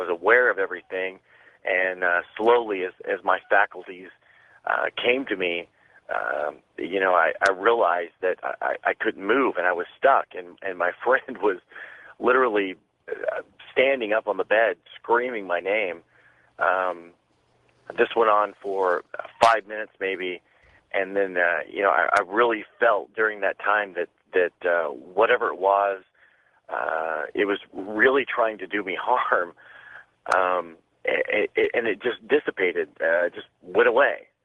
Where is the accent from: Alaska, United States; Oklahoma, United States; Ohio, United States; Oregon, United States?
Oklahoma, United States; Oklahoma City; from Oklahoma City.